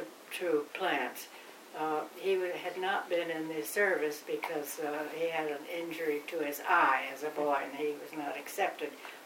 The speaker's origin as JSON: {"language": "English", "town": "Hartford", "region": "Connecticut", "country": "United States", "tie": "born there", "said": "We came back to my parents' home in Canaan, and that's why I was born in Hartford."}